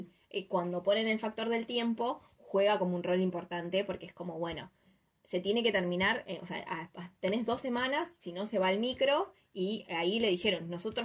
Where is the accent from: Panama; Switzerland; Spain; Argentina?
Argentina; Se renota que somos argentinos, se renota.